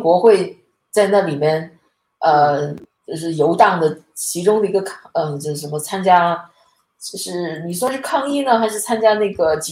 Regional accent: northern China, China; 作为一个北方人来说

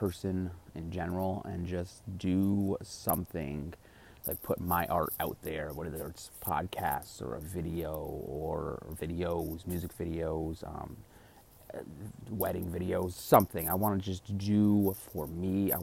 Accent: Connecticut, United States; also born or lived in California; So now I'm originally from Connecticut, and back in Connecticut now

